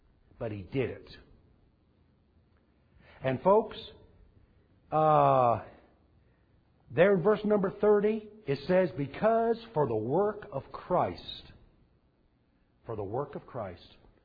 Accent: Athens, Texas, United States; We're not from Macedonia. I'm from Athens. Very biblical city.

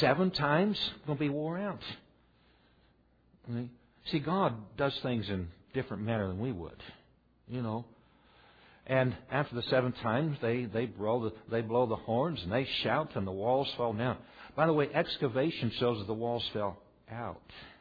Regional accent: Mineola, United States; How many know where Mineola is? Okay. By the way, it was my hometown when I was a little boy.

